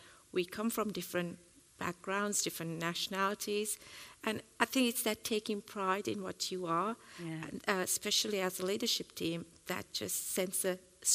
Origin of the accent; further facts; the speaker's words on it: Sri Lanka; I'm originally from Sri Lanka